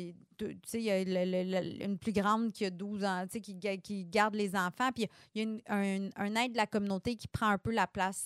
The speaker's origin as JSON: {"language": "French", "town": "Mont-Saint-Hilaire", "region": "Quebec", "country": "Canada", "tie": "born there", "said": "Mais je suis né à Mont-Saint-Hilaire."}